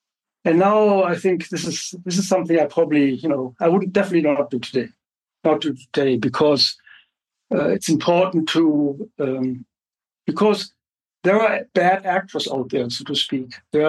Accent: Germany; I grew up in West Germany

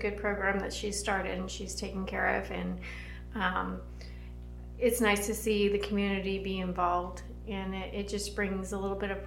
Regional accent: Chowchilla, California, United States; Well, I grew up in Chowchilla, and I'm the fourth generation there.

